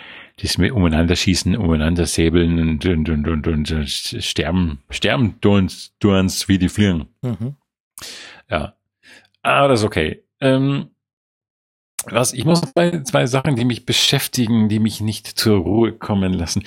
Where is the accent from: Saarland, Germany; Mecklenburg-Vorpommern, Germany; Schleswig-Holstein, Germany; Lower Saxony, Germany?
Schleswig-Holstein, Germany; als ich mal in meiner Heimat war, in meiner holsteinischen Heimat war